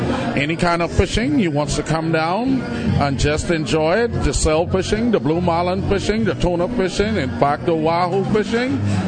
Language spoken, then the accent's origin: English; Wimpsis Bight, South Eleuthera, Bahamas; I grew up on South Eleuthera in a little settlement called Wimpsis Bight